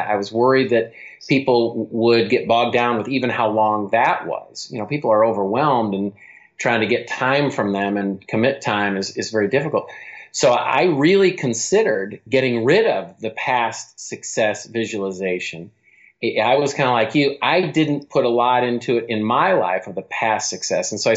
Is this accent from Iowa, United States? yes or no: yes; Cedar Rapids, Iowa, United States; I grew up in Cedar Rapids, Iowa. It's a very blue collar town.